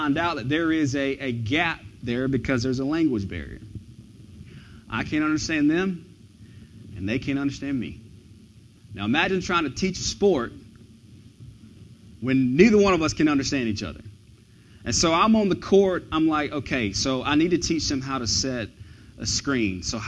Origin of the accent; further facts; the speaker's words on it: Georgia, United States; And I said, no, I'm from West Georgia on a country farm.